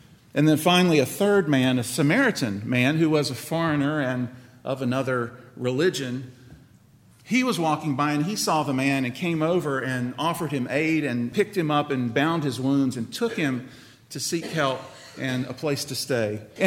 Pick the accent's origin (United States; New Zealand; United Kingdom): United States; South Carolina; I've mentioned before, I grew up in South Carolina.